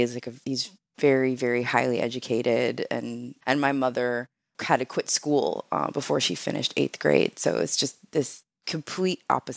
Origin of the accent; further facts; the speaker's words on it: United States; because I grew up in America where we're, you know, we think we can do anything